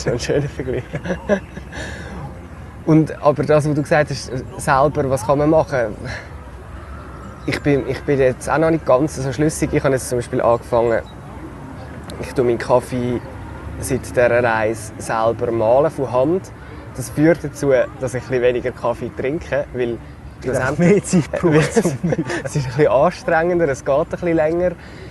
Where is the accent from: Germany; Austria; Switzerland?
Switzerland; wieso gehe ich als Schweizer jetzt eine Reportage machen über den Urkaffee